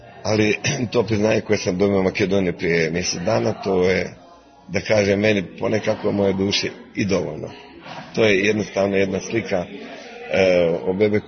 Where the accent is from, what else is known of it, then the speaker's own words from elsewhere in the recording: Bosnia & Herzegovina; now in Croatia; Posebno sam sretan zbog toga što se ja živim u Hrvatskoj, porijeklom iz Bosne, pa to sad samostalne države